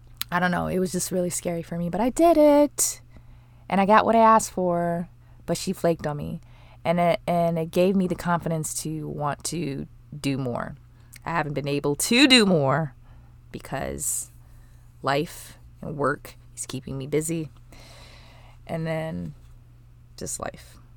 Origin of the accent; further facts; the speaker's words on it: Milwaukee, Wisconsin, United States; also born or lived in Charlotte; now in Dallas, United States; I'm originally from Milwaukee. I moved to Dallas from Charlotte, North Carolina, where I went to college.